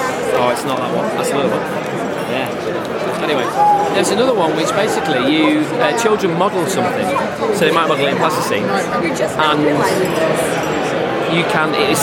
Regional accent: Sheffield, Yorkshire and the Humber, United Kingdom; I'm from Sheffield.

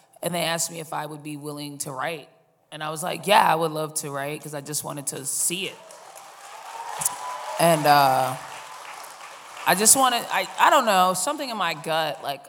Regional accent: Boston, Massachusetts, United States; I started in Boston. I'm from Boston.

